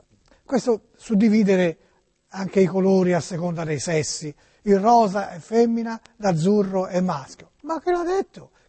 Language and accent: Italian; Tuscany, Italy; accent: Tuscan; il mio accento toscano